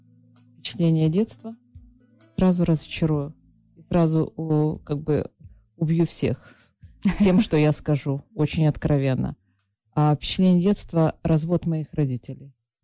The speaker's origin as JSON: {"language": "Russian", "town": "Mykolaiv", "region": "Mykolaiv Oblast", "country": "Ukraine", "said": "Приехала я из города Николаев, недалеко от Одессы, на полуострове Южного Буга и Ингула. Почтовый ящик был такой, закрытый город, кораблестроительный центр бывшего Советского Союза."}